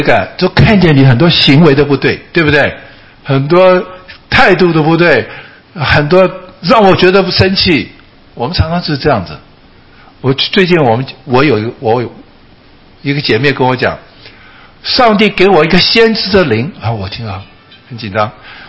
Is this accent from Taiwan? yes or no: yes; Taiwan; 我们中国人很喜欢这一套，我从小在台湾就是这样